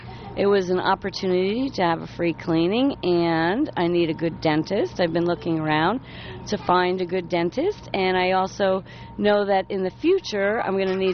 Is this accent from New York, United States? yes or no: yes; New York, United States; now in Columbus, United States; I'm from New York.